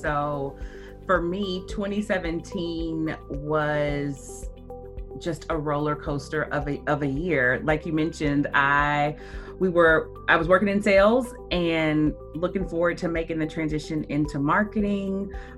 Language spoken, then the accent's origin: English; Nashville, Tennessee, United States; So that's a little bit about me chatting with you from Nashville, Tennessee, my hometown.